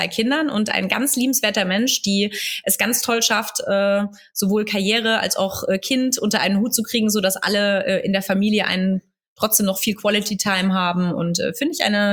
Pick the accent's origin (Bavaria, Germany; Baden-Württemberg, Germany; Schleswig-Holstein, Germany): Bavaria, Germany; in Bayern, meine alte Heimat.